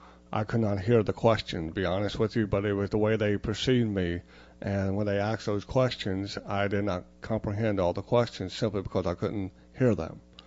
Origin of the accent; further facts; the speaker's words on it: Portsmouth, Ohio, United States; I was born and raised in Portsmouth, Ohio area. And then I moved to Wayne Hills in Portsmouth, Ohio, where my mother had raised five children.